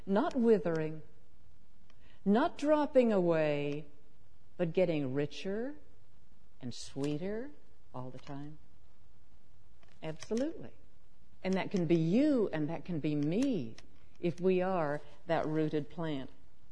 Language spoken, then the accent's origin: English; Washington, United States; also born or lived in Oregon; I was born in Oregon and grew up in Washington. I love evergreens.